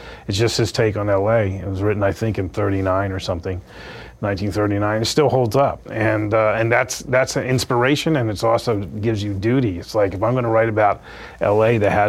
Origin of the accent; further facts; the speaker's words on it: Florida, United States; now in Los Angeles, United States; I grew up in Florida. I worked in newspapers in Florida.